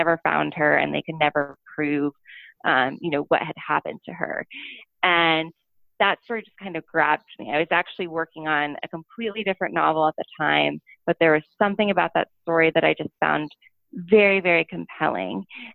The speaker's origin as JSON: {"language": "English", "region": "Midwest", "country": "United States", "said": "No, I'm from the Midwest, actually."}